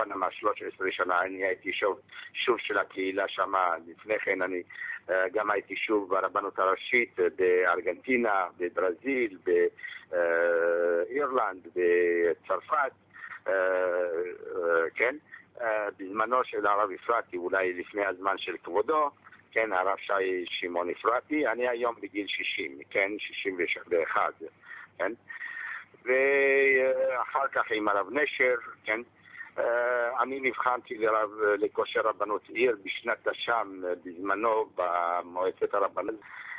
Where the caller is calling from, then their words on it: Miami, Florida, United States; אני מתקשר ממיאמי, מפלורידה, מארצות הברית.